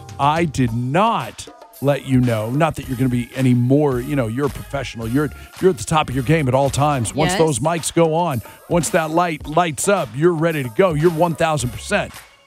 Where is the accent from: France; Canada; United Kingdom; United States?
United States; Seattle, Washington; I hated Seattle. I don't. Not at all. It's my hometown. It's where I grew up.